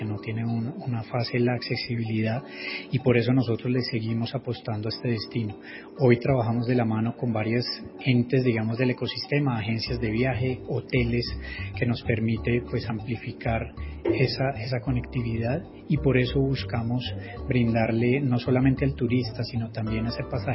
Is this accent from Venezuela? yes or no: no; Colombia; nosotros como colombianos y colombiano que soy